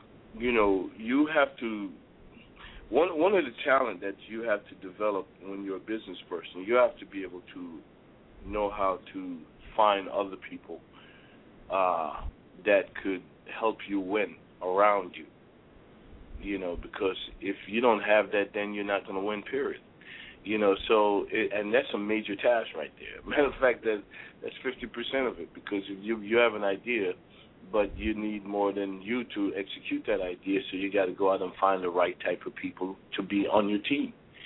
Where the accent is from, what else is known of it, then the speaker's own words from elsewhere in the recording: Brooklyn, New York, United States; And me growing up in Brooklyn, I usually put it all in there, baby.